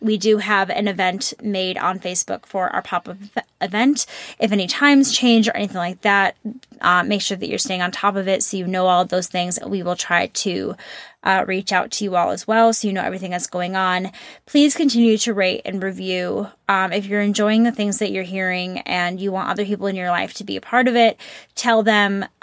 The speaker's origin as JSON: {"language": "English", "country": "Brazil", "said": "I'm from Brazil, and tomorrow we're having a huge women's march"}